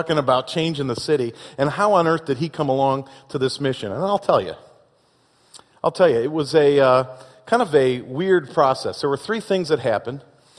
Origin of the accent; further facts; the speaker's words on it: Chicago, Illinois, United States; I was raised in Chicago.